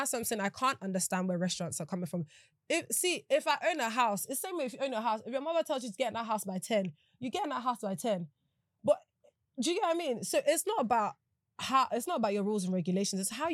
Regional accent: Nigeria; I'm Nigerian and you're making somebody whiter, lighter, someone that's not even Nigerian

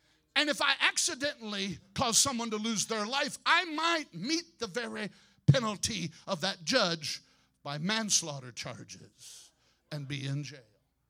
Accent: Rockford, Illinois, United States; when I was growing up in Rockford, Illinois

